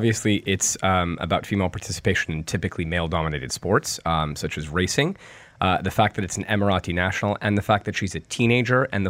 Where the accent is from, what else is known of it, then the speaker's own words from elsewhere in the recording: New York, United States; But to be fair, as a New Yorker, Christmas is amazing.